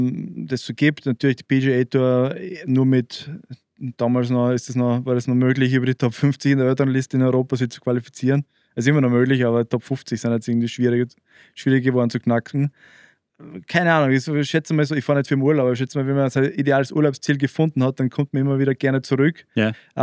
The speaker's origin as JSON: {"language": "German", "country": "Austria", "said": "vor allem als Österreicher"}